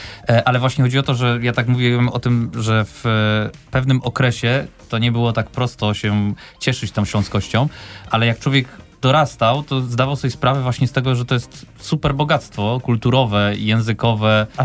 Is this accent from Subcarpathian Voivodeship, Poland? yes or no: no; Silesian Voivodeship, Poland; ponieważ my sami Ślązacy, już nie mówię o tym, co robią ludzie z zewnątrz